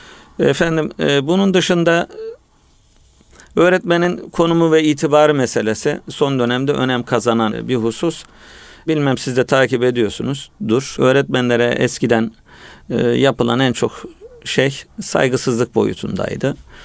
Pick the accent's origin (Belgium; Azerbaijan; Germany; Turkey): Germany; Ben çocukluğum da Almanya'da geçti. Daha sonra yetişkinken de gittim.